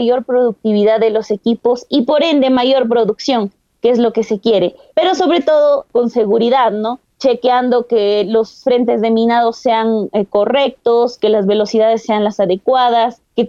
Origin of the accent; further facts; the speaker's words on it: Cajamarca, Peru; Yo soy de Cajamarca. Cajamarca es una región minera